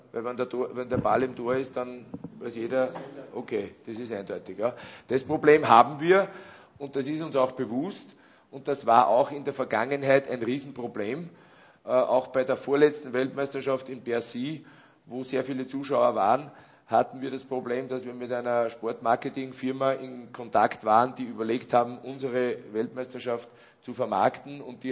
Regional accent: Schwanenstadt, Upper Austria, Austria; in meiner Heimatstadt, in Schwanenstadt, habe ich ein Plakat irgendwo auf der Straße hängen gesehen.

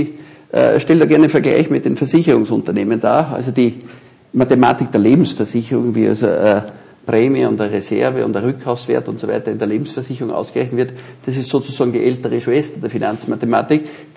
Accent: Linz, Upper Austria, Austria; erstens einmal bin ich ein Linzer. Und, also ich bin wirklich ein begeisterter Österreicher

